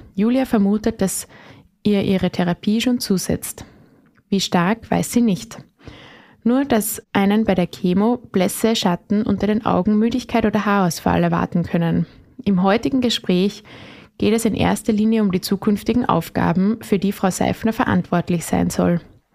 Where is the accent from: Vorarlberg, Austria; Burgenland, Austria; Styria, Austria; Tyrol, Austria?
Burgenland, Austria; Bernstein; Ich bin in Bernstein geboren und aufgewachsen, wohne auch jetzt dort mit meinem Freund.